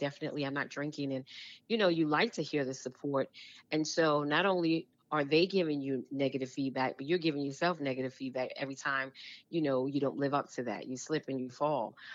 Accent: Brooklyn, New York, United States; You know, I grew up in Brooklyn, New York. And so I was in an area where there was familiarity, you know, all my friends and family.

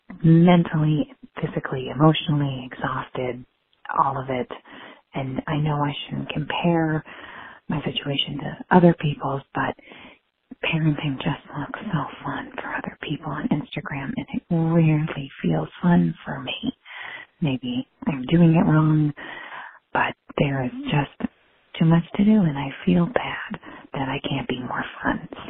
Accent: Santa Fe, New Mexico, United States; Hi, Dr. Becky. … from Santa Fe, and I have a 4-year-old and a 2-year-old.

